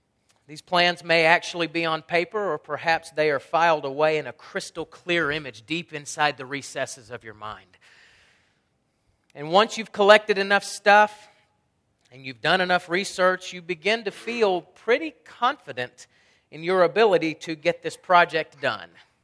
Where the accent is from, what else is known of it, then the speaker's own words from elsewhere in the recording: Huntsville, Alabama, United States; Most of you are aware that I hail from Huntsville, Alabama, which is the span of the storms that went through there.